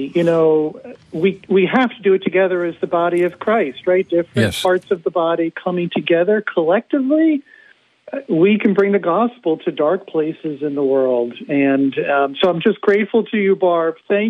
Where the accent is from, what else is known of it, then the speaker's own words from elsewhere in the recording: New York, United States; I grew up in New York, Don.